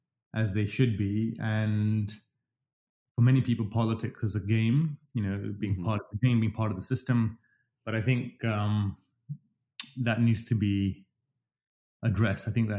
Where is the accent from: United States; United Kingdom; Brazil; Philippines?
United Kingdom; London; accent: English; moved away as an adult; also born or lived in Dubai; now in Toronto, Canada; I think I'm British. I speak English with an English accent, as I keep reminding everybody. I've spent most of my life in London. My undergraduate, my PhD, my first few jobs were all in London.